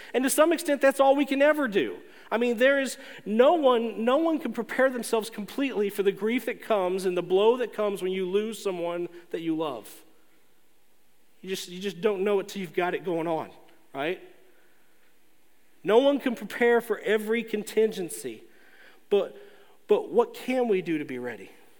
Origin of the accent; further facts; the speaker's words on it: United States; you know, growing up in America as a Christian, you know, there's not been much preparation done within the church that I've seen for this part of the Christian walk.